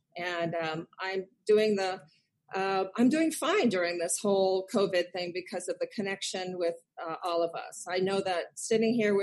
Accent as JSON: {"language": "English", "region": "Iowa", "country": "United States", "tie": "born or raised there", "said": "You know, I grew up in Iowa and I was an alien too."}